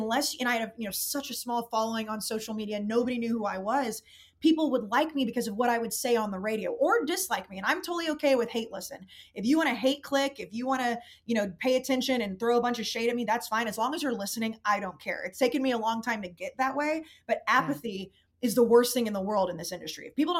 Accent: Arlington, Texas, United States; I grew up in Dallas, the Arlington area. My dad always gets mad. I grew up in Arlington, Texas, Dad. You heard me. Dallas-Fort Worth area. But then all of a sudden I was living in Boston

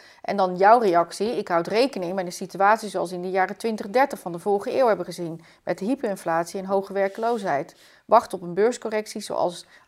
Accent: Netherlands; Alleen wij Nederlanders zijn zo digi-minded.

